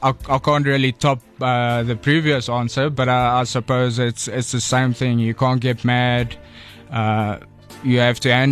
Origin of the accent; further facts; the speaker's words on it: Alberton, Gauteng, South Africa; from Alberton. I'm 38 years old. I'm a systems manager at a data center in Kempton Park.